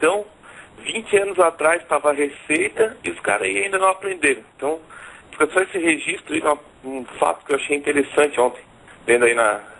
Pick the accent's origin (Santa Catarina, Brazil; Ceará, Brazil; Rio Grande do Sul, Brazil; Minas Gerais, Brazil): Santa Catarina, Brazil; sou de Santa Catarina.